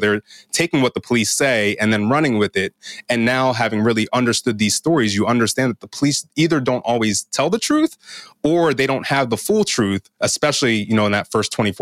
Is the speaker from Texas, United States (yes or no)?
no; New York, United States; I said, "I'm here from New York."